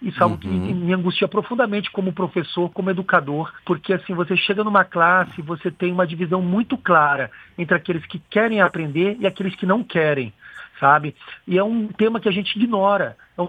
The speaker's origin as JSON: {"language": "Portuguese", "region": "Paraná", "country": "Brazil", "tie": "born there", "also_born_or_lived": "Rio de Janeiro / São Paulo", "lives_now": "Roraima, Brazil", "said": "Eu, assim, nasci no Paraná, morei no Rio de Janeiro, morei em São Paulo, estudei na Unicamp e vim morar, então, em Roraima, na Amazônia."}